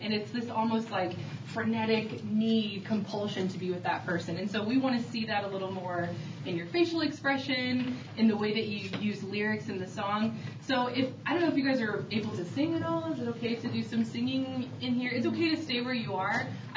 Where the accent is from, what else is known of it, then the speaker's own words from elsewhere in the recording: St. Louis, Missouri, United States; I'm actually from CSD originally. I grew up here in St. Louis